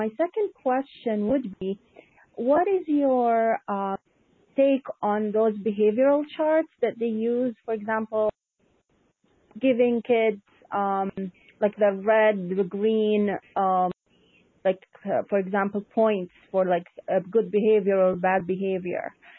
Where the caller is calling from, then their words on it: Michigan, United States; I'm calling from Michigan.